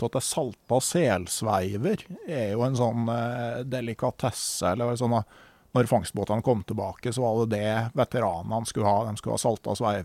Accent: Gausdal, Innlandet, Norway; da jeg vokste opp i Gausdal, så fikk de jo rakfisk i butt på butikken

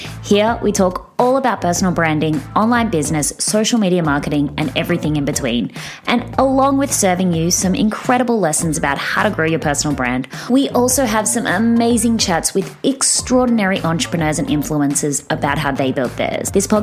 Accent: Australia; So I am Australian, as you can probably hear.

